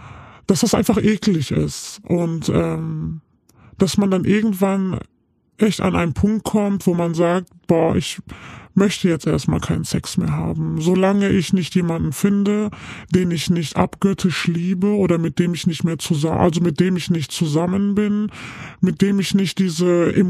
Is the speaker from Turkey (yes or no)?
yes; Turkey; Also ich als Türkin kann das vielleicht sagen